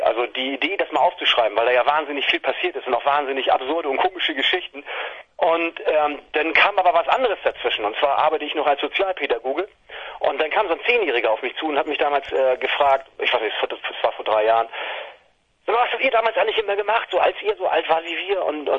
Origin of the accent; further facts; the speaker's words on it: Hohenwestedt, Schleswig-Holstein, Germany; meine Jugend auf dem Dorf, also in Hohenwestedt damals. Und Hohenwestedt ist ja so eine kleine, ich weiß nicht, wie viele Leute haben da damals gelebt, 4000 Leute oder so.